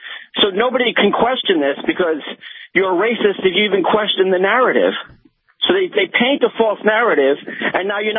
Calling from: Long Island, New York, United States; I'm calling from Long Island.

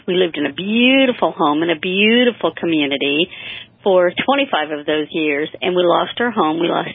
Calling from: California, United States; I said, well, let me just call next week, because I'm calling from California time

